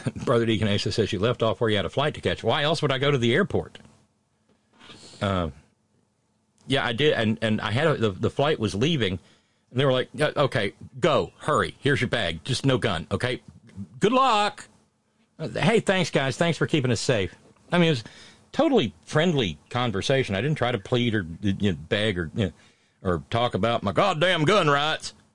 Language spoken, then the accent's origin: English; West Virginia, United States; I'm from West Virginia. We take it everywhere we go.